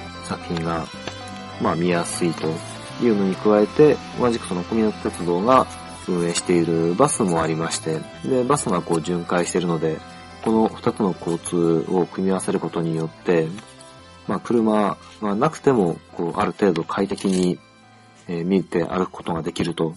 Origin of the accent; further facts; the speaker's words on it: Chiba, Japan; まるっきり僕も千葉県民ですけども